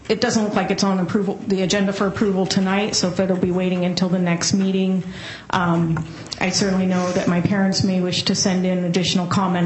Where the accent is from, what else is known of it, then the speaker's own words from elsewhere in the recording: Black Diamond, Washington, United States; I'm from Bellevue, and I grew up in Black Diamond.